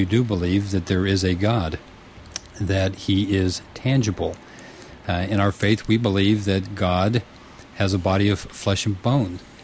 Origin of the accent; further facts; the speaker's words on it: Colorado, United States; born there; moved away; also born or lived in California / Texas; I was born in Colorado.